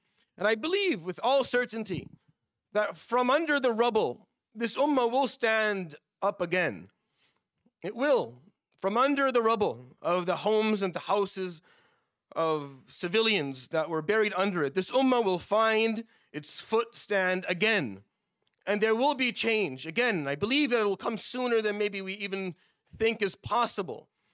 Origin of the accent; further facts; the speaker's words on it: Syria; We've seen it in my home country, Syria.